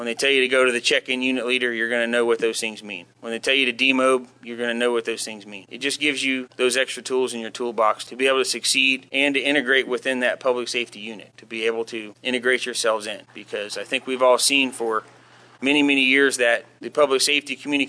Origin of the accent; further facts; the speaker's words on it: Orlando, Florida, United States; I'm also originally from Central Florida, from the Orlando area